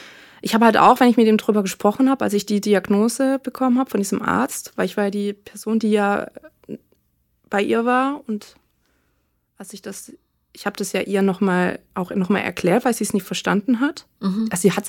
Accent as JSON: {"language": "German", "region": "Southern Germany", "country": "Germany", "lives_now": "Hamburg, Germany"}